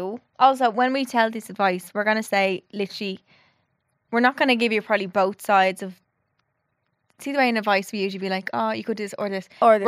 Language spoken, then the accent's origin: English; Ireland; And I'm Irish, and marriage is not a huge deal in his family in comparison to my family.